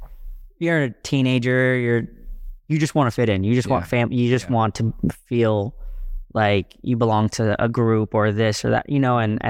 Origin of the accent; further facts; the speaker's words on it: Santa Monica, California, United States; For me, growing up in Santa Monica, it was a melting pot of so many mm-hmm. different people and races and, you know, even financial classes.